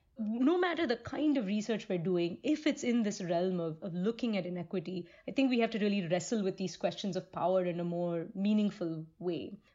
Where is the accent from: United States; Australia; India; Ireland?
India; So I grew up in India. I grew up in a family of doctors.